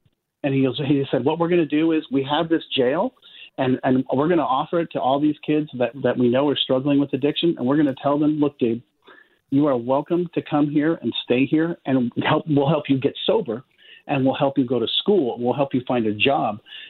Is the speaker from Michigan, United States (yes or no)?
no; Palo Alto, California, United States; And I grew up in Palo Alto, California, and I had a nice home and a nice family, and they're good people.